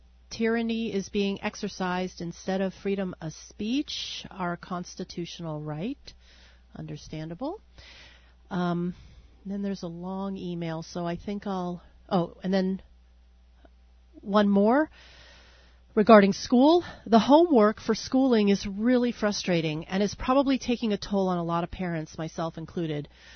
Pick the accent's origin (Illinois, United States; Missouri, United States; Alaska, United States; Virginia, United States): Alaska, United States; Chevak; especially in my hometown of Chivac.